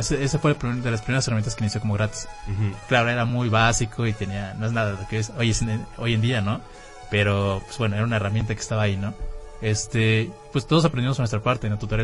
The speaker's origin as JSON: {"language": "Spanish", "region": "Tabasco", "country": "Mexico", "said": "acá soy de Tabasco."}